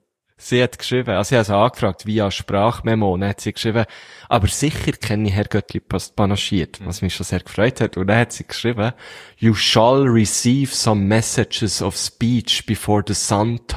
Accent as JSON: {"language": "German", "country": "Switzerland", "said": "als richtiger Schweizer"}